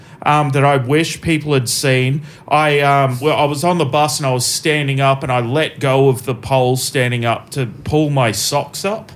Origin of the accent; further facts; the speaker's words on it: India; I said I am Indian. I'm allowed to say that.